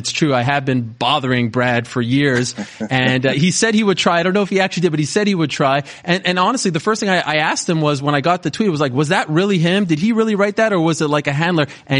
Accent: Canada; now in United States; it is Veterans Day here in America, Remembrance Day in Canada, my home country.

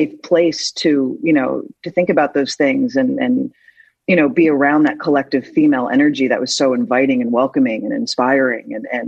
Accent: New York, United States; I was from New York as well. So everyone on the show was LA based

